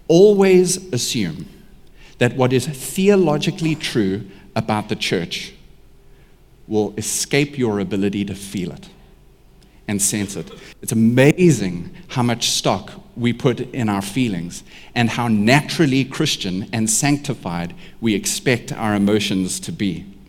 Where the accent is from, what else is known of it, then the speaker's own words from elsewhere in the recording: South Africa; Yeah, I'm South African and I said it.